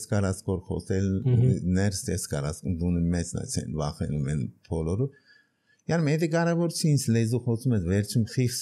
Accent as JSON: {"language": "Armenian", "region": "Yerevan", "country": "Armenia", "said": "Այո, Երևանից եմ, բայց Երևանն այն էլ Հայաստանից է գալիս։"}